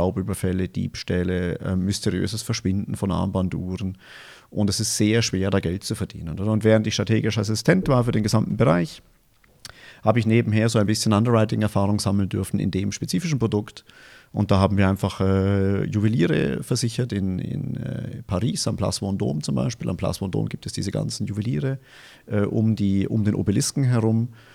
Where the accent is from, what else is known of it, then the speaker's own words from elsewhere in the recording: Bavaria, Germany; moved away; ein bisschen nördlich von Tübingen, da wohnt meine Familie. Seit den frühen 90er Jahren, ursprünglich sind wir aus Bayern, ich hoffe, man hört es noch ein bisschen.